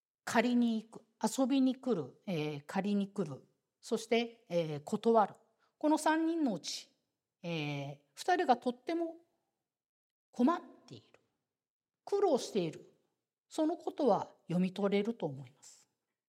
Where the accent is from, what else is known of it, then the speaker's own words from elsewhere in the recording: Kansai, Japan; すいません、私関西人でどうしても死と火がこううまく発音できないんですけども、